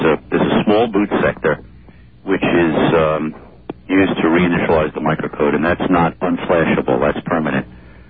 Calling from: New York, United States; I'm calling from 105th Street in Broadway.

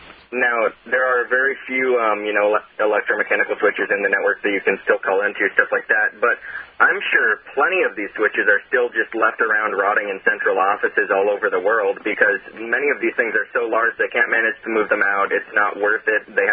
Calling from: Las Vegas, Nevada, United States; I'm calling from Las Vegas, Nevada.

